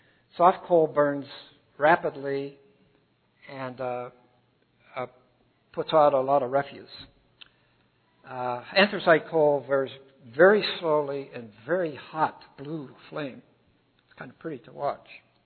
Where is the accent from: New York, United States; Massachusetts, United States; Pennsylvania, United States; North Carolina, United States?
Pennsylvania, United States; And I said, "I'm from Pennsylvania."